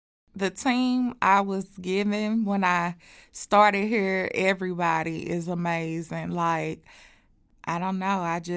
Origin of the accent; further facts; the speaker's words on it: St. Louis, Missouri, United States; I am 37 years old, and I am from St. Louis, Missouri.